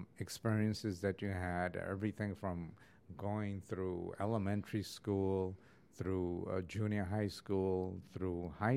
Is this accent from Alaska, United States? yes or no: no; New York City, New York, United States; Growing up in New York City, we didn't hear the New York Puerto Rican experience.